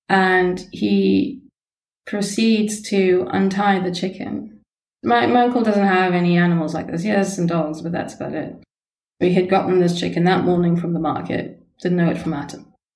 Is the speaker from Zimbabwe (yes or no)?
yes; Zimbabwe; I'm born and raised in Zimbabwe. Most families in Zimbabwe are Christian.